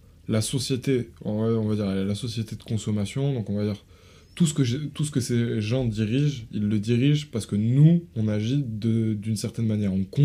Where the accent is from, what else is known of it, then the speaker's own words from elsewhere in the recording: France; born there; je suis né en France... dans une famille qui était ni pauvre ni riche